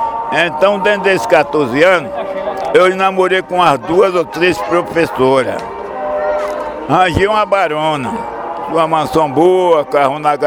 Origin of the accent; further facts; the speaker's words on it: Feira de Santana, Bahia, Brazil; now in Vitória da Conquista, Brazil; Oi, eu sou de Feira de Santana, agora não conheço a cidade. Que eu nasci, da onde eu nasci para Feira de Santana, 22 quilômetros.